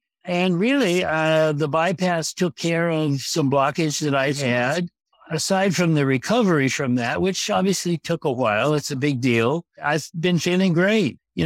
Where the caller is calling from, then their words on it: Los Angeles, California, United States; Well, I'm at home in good old Los Angeles